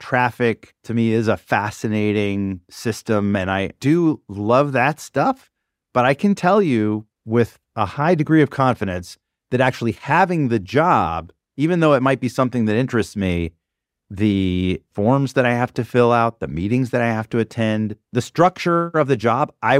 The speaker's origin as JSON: {"language": "English", "region": "the South", "country": "United States", "tie": "born or raised there", "lives_now": "New York, United States", "said": "I grew up in the South. I grew up in an environment where therapy was just like for like either crazy people or wimps."}